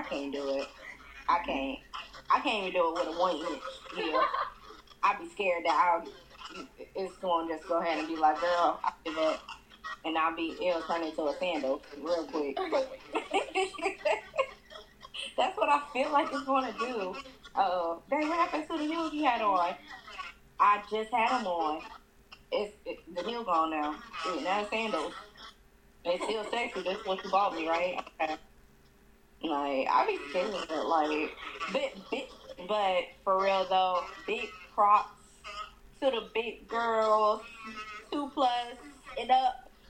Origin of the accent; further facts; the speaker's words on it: Fayetteville, North Carolina, United States; If y'all don't know, that's Fayetteville. It's my hometown, so don't talk shit about it.